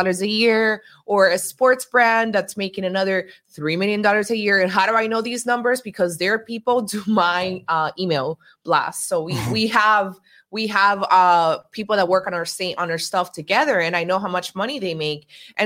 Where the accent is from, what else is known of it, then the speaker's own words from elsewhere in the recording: Miami, Florida, United States; And they follow me because I'm from Miami. I'm more relatable.